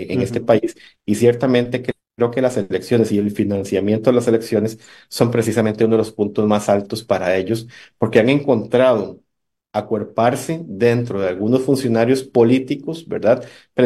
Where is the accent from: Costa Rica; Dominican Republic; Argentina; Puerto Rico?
Costa Rica; Quisiera pensar como ciudadano costarricense